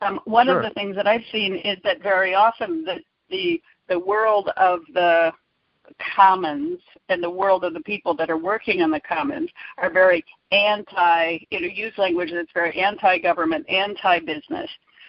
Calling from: San Jose, California, United States; I'm calling in from San Jose, California in the United States.

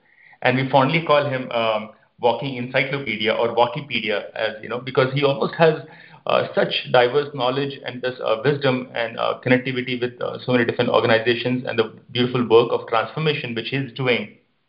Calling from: Ahmedabad, Gujarat, India; I'm joining in from Gandhi Ashram, Ahmedabad.

